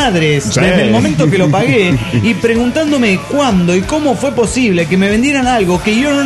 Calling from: La Paz, Bolivia; de La Paz, Bolivia.

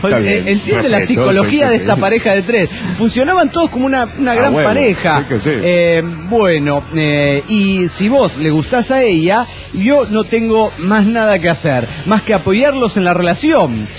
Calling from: Cuernavaca, Morelos, Mexico; de Cuernavaca, Moreno, México.

